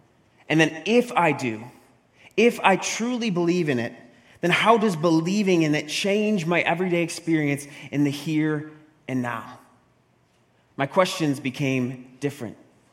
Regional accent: New York, United States; Because growing up, I grew up in Northeast America, aka New York, upstate New York, not city New York, upstate New York.

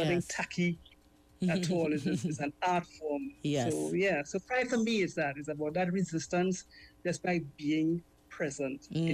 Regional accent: Trinidad & Tobago; And, you know, we talk about us being part of being Trinidadian. What could be more Trinidadian than a queer, a trans man or a trans woman?

